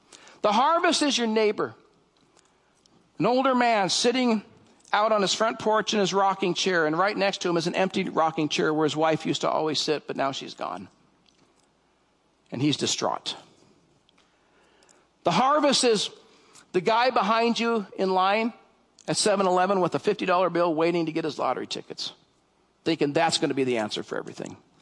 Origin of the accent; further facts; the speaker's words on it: Yakima, Washington, United States; I grew up in Yakima, when I was a teenager, I was part of the harvest. We had orchards all around. We lived out in the country, had orchards all around us